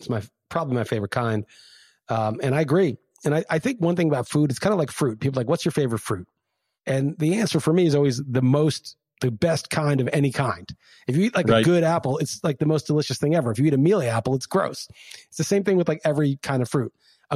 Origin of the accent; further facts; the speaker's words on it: New York, United States; also born or lived in Los Angeles; I grew up in New York and I ate a lot of Chinese food.